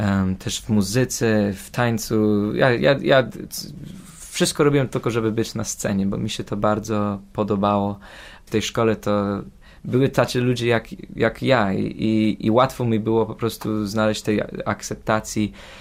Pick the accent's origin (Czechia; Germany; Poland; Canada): Canada; Mississauga, Ontario; No i ja wychowałem się tutaj w Kanadzie, w Toronto area, tutaj Mississauga.